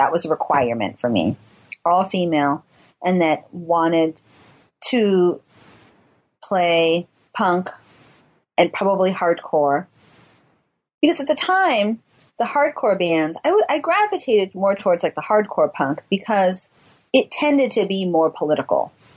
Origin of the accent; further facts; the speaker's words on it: Tuolumne, California, United States; We came from Tuolumne. Any of it was cool compared to where we came from.